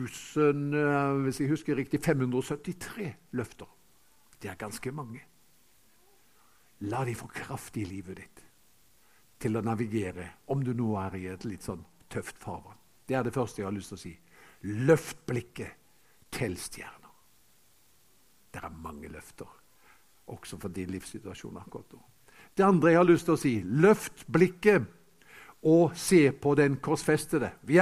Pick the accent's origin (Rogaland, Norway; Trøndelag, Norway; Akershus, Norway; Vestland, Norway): Rogaland, Norway; Haugesund; hjemme i Haugesund, der jeg kommer fra